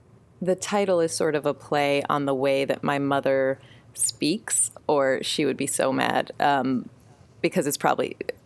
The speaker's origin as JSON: {"language": "English", "town": "Fargo", "region": "North Dakota", "country": "United States", "tie": "born or raised there", "said": "And so I grew up in Fargo, but to a mother who was, you know, English as a second language, grew up in Prague"}